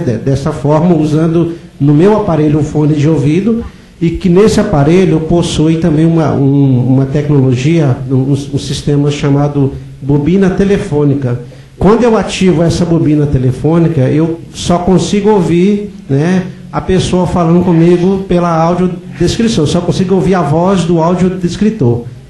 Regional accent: Belo Horizonte, Minas Gerais, Brazil; eu sou de Belo Horizonte, Minas Gerais

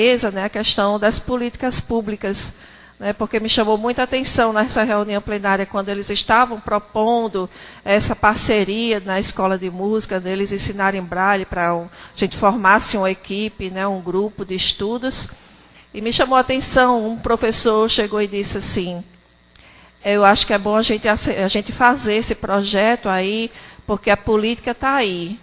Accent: Northeast Region, Brazil; born there; accent: Nordeste; Sou descendente de coreanos, mas um coreano nascido no Brasil, né? E no Nordeste brasileiro. Daí o meu sotaque, né? Bem carregado.

